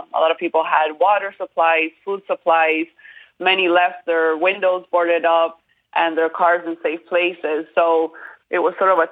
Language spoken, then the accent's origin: English; Costa Rica; I'm actually from Costa Rica, and I'm used to bad earthquakes, but I've never been in a hurricane.